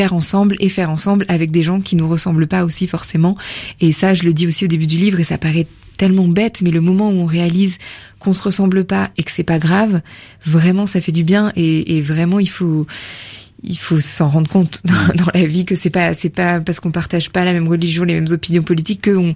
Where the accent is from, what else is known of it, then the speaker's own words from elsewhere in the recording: Châteauroux, Centre-Val de Loire, France; j'ai grandi à Châteauroux, dans le centre de la France.